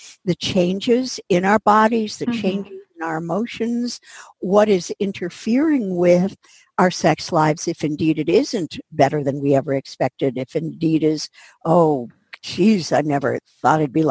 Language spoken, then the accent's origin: English; United States; but growing up in the United States, I was taught, we were all taught, women were taught